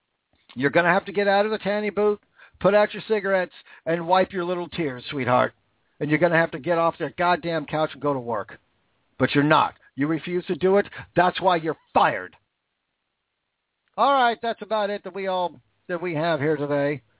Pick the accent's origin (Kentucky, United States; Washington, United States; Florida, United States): Washington, United States; David Reichert, Washington, my home state, fired.